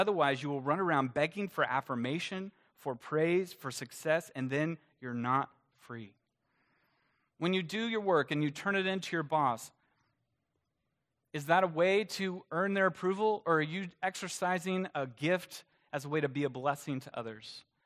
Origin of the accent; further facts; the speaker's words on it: the South, United States; I mean, I grew up in the South, and this was back in the day when we didn't realize that sunscreen was so important.